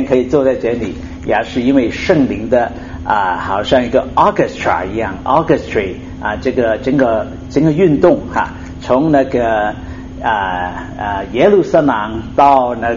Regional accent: China; 所以呢，我们中国人都是很围绕着吃哈啊！

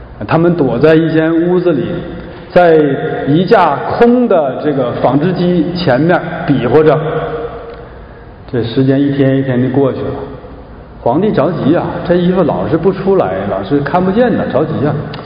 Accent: Shenyang, Liaoning, China; 到我的家乡沈阳

